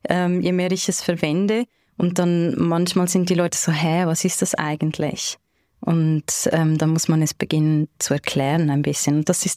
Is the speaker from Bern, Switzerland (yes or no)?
no; Zurich, Switzerland; Ich bin aus Zürich